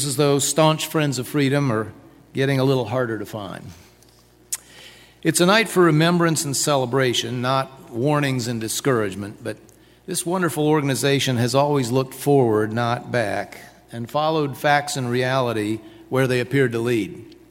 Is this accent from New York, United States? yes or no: no; Indiana, United States; Of all the accolades that my home state garnered during the years of my elected public service, none was more gratifying to me than Indiana's rating as the second freest state.